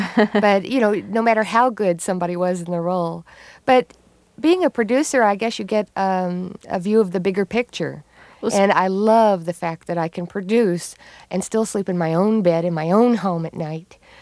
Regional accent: Texas, United States; Because I grew up in Texas, and I have this great desire to have put down roots, you know.

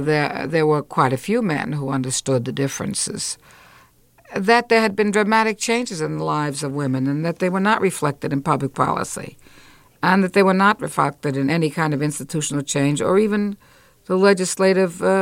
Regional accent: New York City, New York, United States; which were very crucial since I came from New York City

